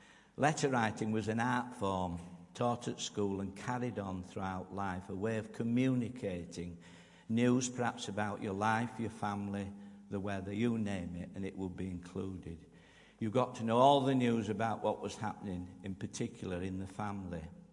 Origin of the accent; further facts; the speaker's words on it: Wales, United Kingdom; I'm from Wales. I don't know if people realise that. We don't call our mothers mum, we call them mam.